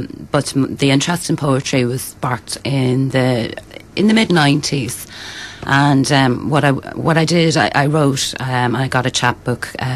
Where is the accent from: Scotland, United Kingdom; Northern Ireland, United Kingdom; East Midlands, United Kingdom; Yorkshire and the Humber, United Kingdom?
Northern Ireland, United Kingdom; Clanalaig; I'm originally from South Armagh, along on the concession road there in a little townland called Clanalaig. My father's family would be from the town as such. My mother's actually French